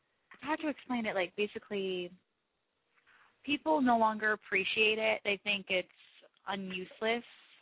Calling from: Bath, Pennsylvania, United States; No, I'm not in New York. I'm still in Pennsylvania.

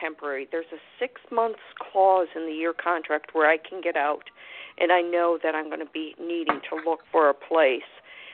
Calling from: Florida, United States

